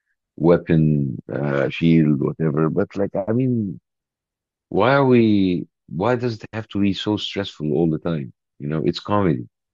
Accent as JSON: {"language": "English", "country": "Egypt", "tie": "born or raised there", "second_language": "English", "moved": "as an adult", "lives_now": "United States", "said": "raised in Egypt until the age of 40. I only moved to America in the last 10 years, but Egypt has been my hometown, my birthplace."}